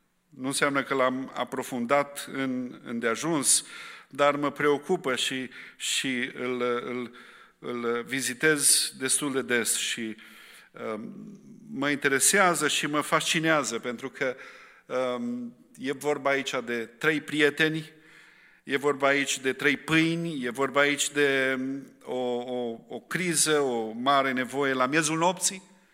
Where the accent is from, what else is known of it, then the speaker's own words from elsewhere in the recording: Romania; pentru noi care am crescut în România sub comunism